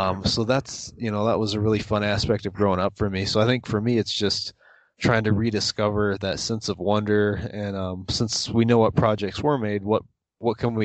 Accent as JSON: {"language": "English", "region": "New Mexico", "country": "United States", "said": "I started with history books on where I'm from. I'm from New Mexico."}